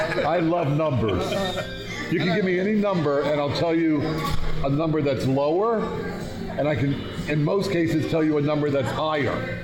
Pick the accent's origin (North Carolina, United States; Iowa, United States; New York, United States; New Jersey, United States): New Jersey, United States; Born and bred in Jersey.